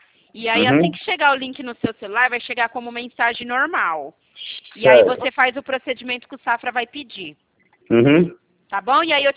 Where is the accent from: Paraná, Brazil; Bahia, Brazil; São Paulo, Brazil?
São Paulo, Brazil; Dracena; sou aqui de Dracena.